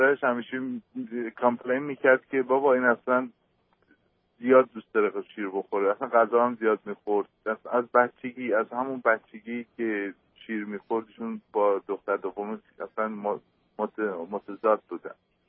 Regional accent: Iran; ما خودمون ایرانی هستیم

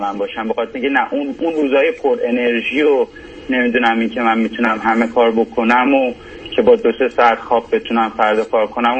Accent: Iran; moved away as an adult; now in Toronto, Canada; تو ایران داروسازیمو خوندم و مدرکمو گرفته بودم، اومدم تورنتو اینجا مدرکمو مثلا ایوالوییت کردم و الانم به عنوان فارماسیست دارم کار میکنم.

